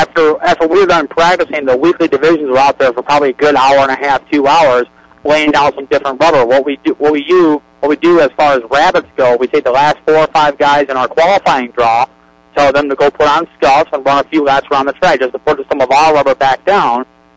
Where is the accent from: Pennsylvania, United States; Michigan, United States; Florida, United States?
Michigan, United States; Well, a lot of us are from the north. Myself, I'm from Michigan.